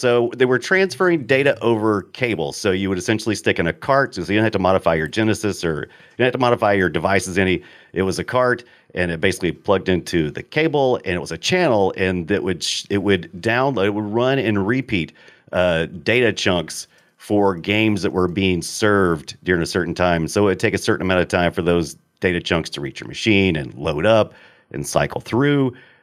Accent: United States; because I'm an American and the localization of the story, was... retooled for me.

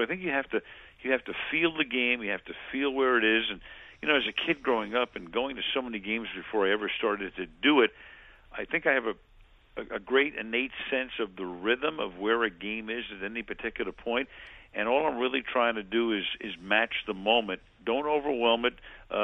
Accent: Brooklyn, New York, United States; I grew up in Flatbush on Ocean Avenue between Albemarle and Beverly. The train station would be the Church Avenue station.

